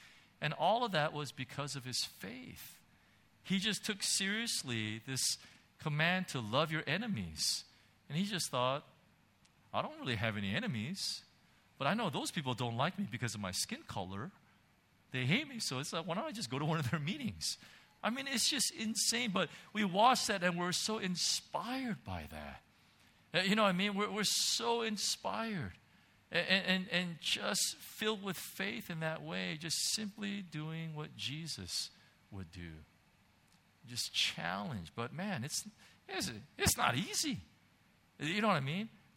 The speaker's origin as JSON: {"language": "English", "country": "United States", "said": "I mean, you know, I'm an American, you know, and stuff."}